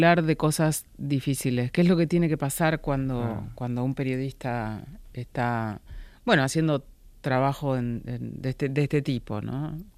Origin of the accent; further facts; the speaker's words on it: Argentina; soy una ciudadana argentina, estos compatriotas pasaron por esas cosas.